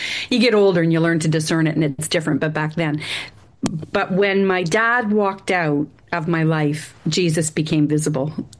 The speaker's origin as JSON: {"language": "English", "town": "Aylmer", "region": "Ontario", "country": "Canada", "tie": "born or raised there", "said": "I grew up in Aylmer, Ontario, just south of London, Ontario, for those of you who don't know, tomato and tobacco country, and lived there for 12 years. I did not grow up in a Christian home."}